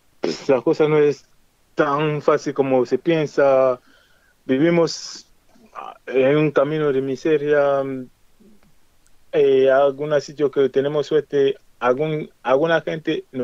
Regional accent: Nigeria; moved away; primero cuando estuve en mi país, cogí el camino como venimos siempre, cogí de Nigeria caminando, y después Níger, Argelia, Marruecos

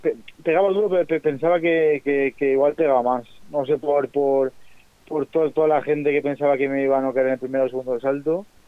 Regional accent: Spain; Nos tenían como nada, como que el español, muchas veces me decían, hostia, eres de España y ahí hay boxeo, y como que entrenas en España, ¿sabes?

